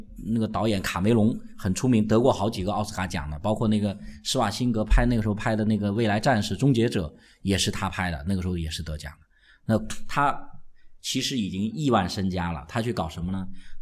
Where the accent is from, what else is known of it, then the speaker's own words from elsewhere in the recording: China; 所以我们中国人受这种阴阳学说的影响比较深，所以我们就喜欢讲说盛极而衰，衰极而盛